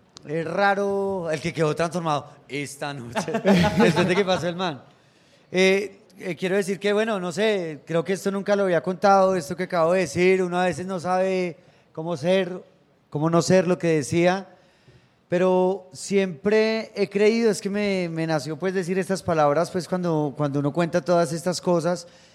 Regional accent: Colombia; nuestras familias, nuestras vidas, somos colombianos, nos han pasado muchas cosas

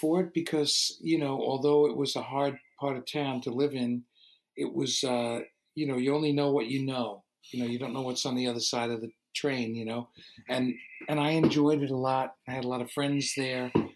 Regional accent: New York City, New York, United States; now in Woodstock, United States; It. It's my home. I grew up in Brooklyn in a place that it just is not anywhere near.

